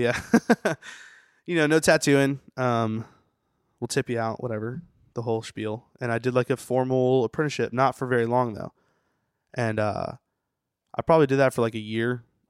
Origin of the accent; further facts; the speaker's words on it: Wilmington, United States; And then I used to hang out at this bar called the River Rat in my hometown in Wilmington.